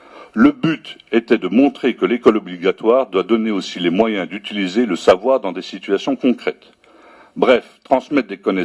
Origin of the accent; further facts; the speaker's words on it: Belgium; vu que l'enseignement est obligatoire chez nous en Belgique, jusqu'à 18 ans.